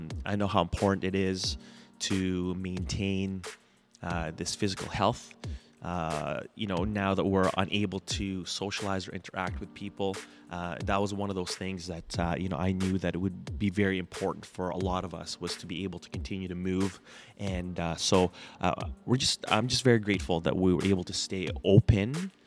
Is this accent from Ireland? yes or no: no; Surrey, British Columbia, Canada; I'm from Vancouver, or the suburb of Vancouver, Canada, in South Surrey.